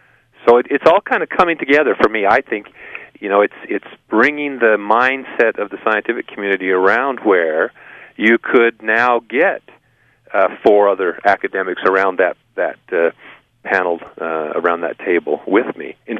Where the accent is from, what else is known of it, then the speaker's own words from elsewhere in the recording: Pacific Northwest, United States; I was exposed to this subject as a youngster growing up in the Pacific Northwest